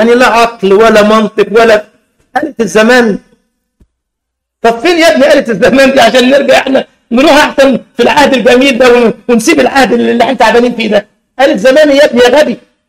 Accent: Egypt; دول الثلاثه اللي قاعدين تروح عندنا في مصر كمان جبليه القرود في حديقه الحيوان في الجيزه

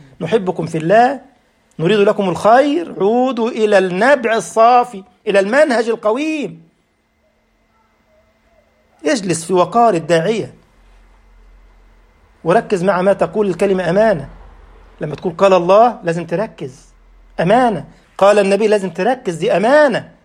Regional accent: Egypt; ده الجماعة البسطاء عندنا في مصر يقول إيه؟

